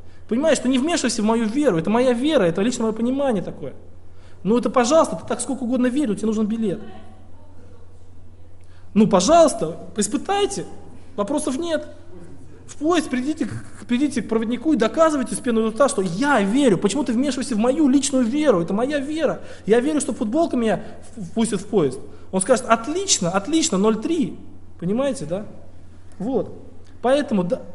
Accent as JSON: {"language": "Russian", "town": "Tolyatti", "region": "Samara Oblast", "country": "Russia", "said": "Я приехал сюда из России. Ой, фу, говорю, из России, из этого. Из Тольятти."}